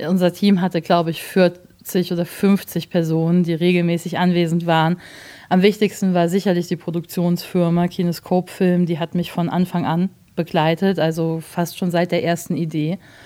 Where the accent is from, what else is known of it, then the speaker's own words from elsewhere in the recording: Kassel, Hesse, Germany; weil ich aus Kassel komme und ich es total schön fand, in meiner Heimat zu drehen